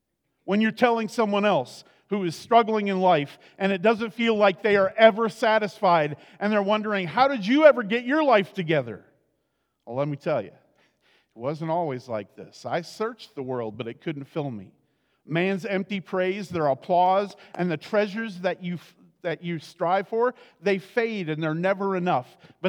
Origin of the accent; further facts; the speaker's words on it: Iowa, United States; It's 10 miles away from where I grew up in Iowa.